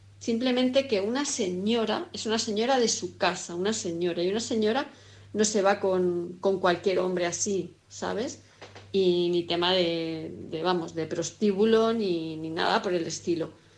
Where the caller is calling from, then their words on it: Palma, Balearic Islands, Spain; de Palma de Mallorca